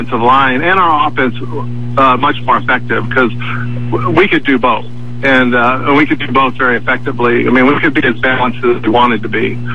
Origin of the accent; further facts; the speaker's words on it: Houston, Texas, United States; now in Austin, United States; I live in Austin now. I'm from Houston. That's where I went to high school.